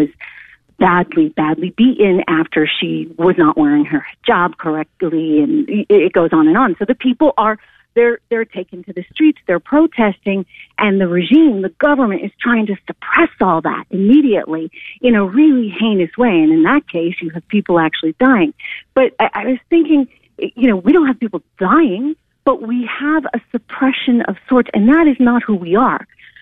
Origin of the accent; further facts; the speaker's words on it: United States; I'm a little bit hurt as an American because I grew up with this ideal that, you know what, we can talk and we can have honest discussions